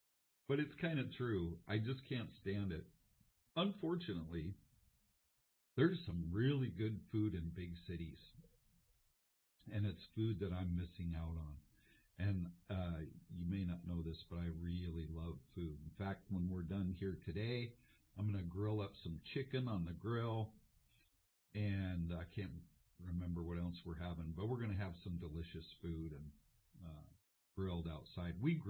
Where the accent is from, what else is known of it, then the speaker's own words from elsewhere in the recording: Oregon, United States; I was born in Oregon, so, you know, I've been here most of my whole life